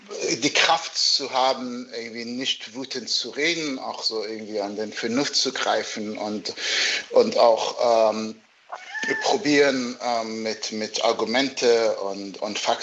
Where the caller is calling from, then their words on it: Berlin, Germany; Ich bin zugeschaltet aus Berlin, aus meiner Wohnung.